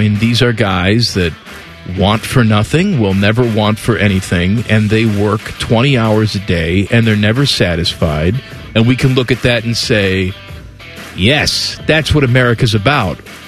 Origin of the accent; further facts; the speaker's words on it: Midwest, United States; and I grew up in the Midwest, and all us Midwestern people like to complain about the weather all the time.